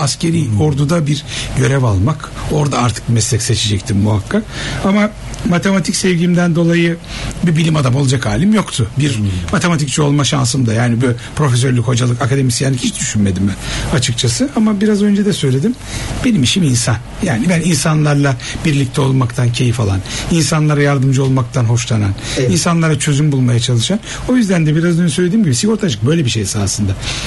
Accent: Fatih, Istanbul, Turkey; now in Göztepe, Turkey; ben İstanbul'da tam evimin karşısında meşhur bir Fatih Akşemseddin İlkokulu vardır. Çarşamba pazarının, kadınlar pazarının üstünde. Ben orada doğdum büyüdüm. 12 yaşına kadar da oradaydım. Hatta abim de yandaki 29 Mayıs ilkokulundaydı. Biz komple Fatihliyiz.

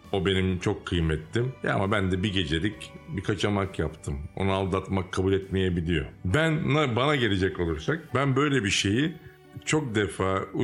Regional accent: Izmir, İzmir, Turkey; Ben de İzmirliyim.

